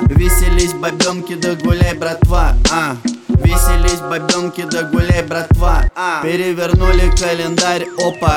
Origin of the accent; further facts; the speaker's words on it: Nizhny Novgorod, Nizhny Novgorod Oblast, Russia; 27 февраля мой родной город. Песню про Аку и Волгу зачитаем хором. Нижний Новгород